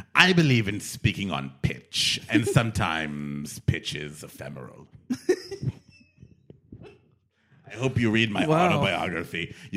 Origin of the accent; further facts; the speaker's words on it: Syracuse, New York, United States; I grew up in Syracuse. My mother was a coal miner. My father was invisible.